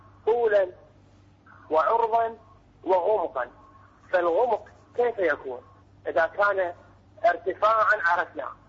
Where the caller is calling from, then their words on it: Iraq; أنا أشكركم طبعا من العراق على هذا البرنامج الطيب